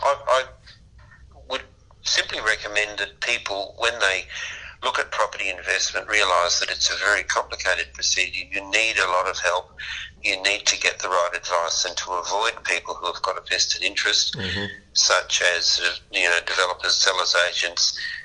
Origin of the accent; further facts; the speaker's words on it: Sydney, New South Wales, Australia; now in Melbourne, Australia; I grew up in Sydney, and so when I moved to Melbourne